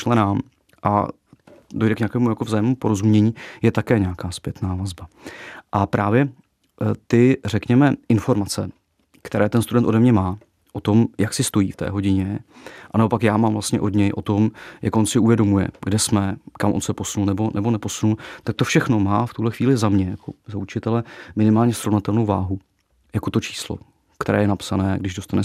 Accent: Nučice, Central Bohemian Region, Czechia; Já pocházím z Nučic, což je zhruba asi 10-12 kilometrů od Mořiny.

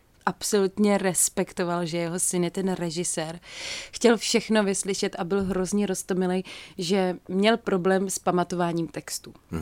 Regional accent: Ostrava, Moravian-Silesian Region, Czechia; jsem z Ostravy a my to tak jako máme v sobě asi, my ženy z Ostravy

